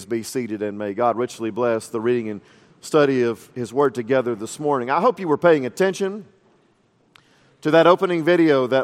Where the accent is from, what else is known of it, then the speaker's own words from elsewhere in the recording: Frostproof, Florida, United States; now in Louisville, United States; growing up in Central Florida, Dr. Moeller and I are actually from the same home county of Florida. He was from the big town of Lakeland. I was from the small town of Frostproof.